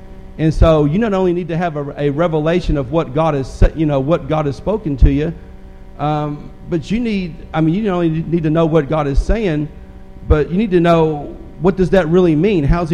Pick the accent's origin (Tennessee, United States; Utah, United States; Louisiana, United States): Tennessee, United States; Nashville; accent: Southern; You'll know as I talk that I'm not from the north. I was born in Nashville, Tennessee at a very early age. I grew up in the south, so it's going to sound real southern.